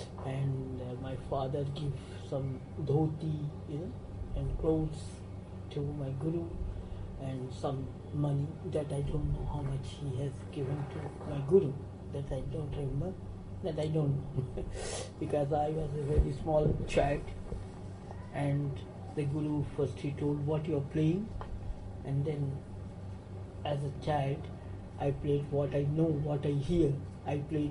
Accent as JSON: {"language": "English", "town": "Kolkata", "region": "West Bengal", "country": "India", "tie": "born or raised there", "second_language": "English", "said": "I born and brought up in Calcutta."}